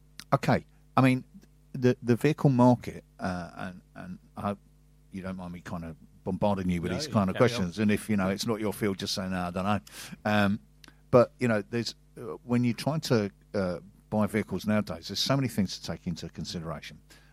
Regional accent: London, United Kingdom; even though I'm a Londoner.

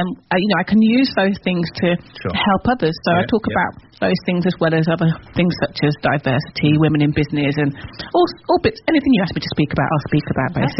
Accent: Wolverhampton, West Midlands, United Kingdom; now in Kent, United Kingdom; But I am originally from Wolverhampton, which is why I do say things like glass and not glass, because there's no R in there.

